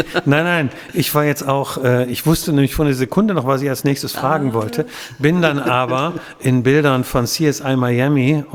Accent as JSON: {"language": "German", "town": "Wuppertal", "region": "North Rhine-Westphalia", "country": "Germany", "tie": "born there", "said": "Jetzt frage ich mal als gebürtiger Wuppertaler"}